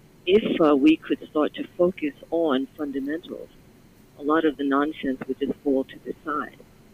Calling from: Brooklyn, New York, United States; I'm calling from Brooklyn.

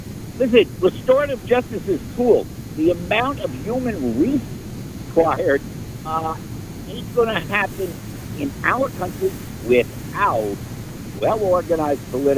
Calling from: East Orange, New Jersey, United States; I'm calling from East Orange, New Jersey.

